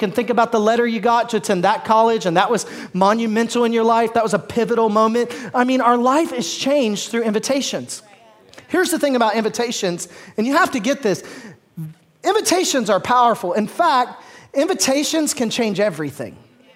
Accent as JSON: {"language": "English", "region": "the South", "country": "United States", "said": "I am from the South. Go Razorbacks."}